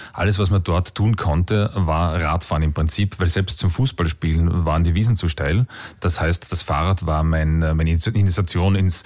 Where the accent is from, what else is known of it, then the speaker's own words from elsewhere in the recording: Styria, Austria; moved away as an adult; now in Vienna, Austria; Ich bin kein Wiener, nur um das mal klarzustellen. Ich komme aus der Steiermark, bin nur nach Wien emigriert.